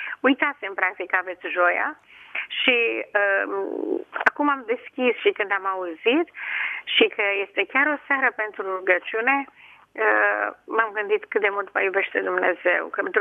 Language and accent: Romanian; Craiova, Dolj, Romania; Sunt mama din Craiova